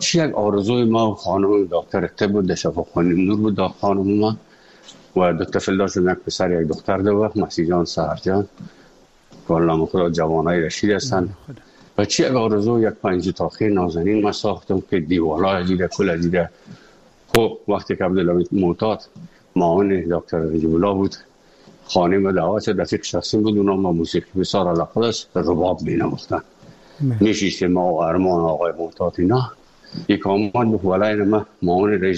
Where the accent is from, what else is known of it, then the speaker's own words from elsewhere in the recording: Afghanistan; moved away; also born or lived in Moscow; از افغانستان برآمدیم آمدیم سه مسکو، 4 سال مسکو